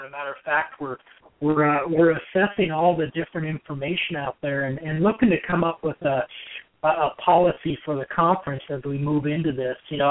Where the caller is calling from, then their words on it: La Grande, Oregon, United States; Yeah, I'm joining you from my home office in LeGrand.